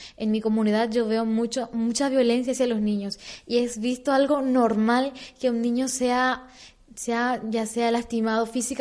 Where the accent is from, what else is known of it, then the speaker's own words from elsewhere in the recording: Paraguay; Sí, así mismo vengo de Paraguay, un país un poco lejano y un país muy pequeño, pero con necesidades grandes.